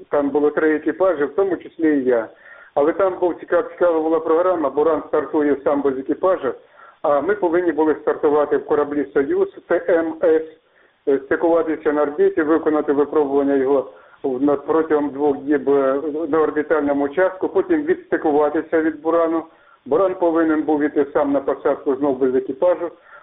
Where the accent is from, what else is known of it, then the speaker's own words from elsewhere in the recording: Chernivtsi Oblast, Ukraine; also born or lived in Russia; Я переїхав з Росії в Україну, я родом з України, з Буковини.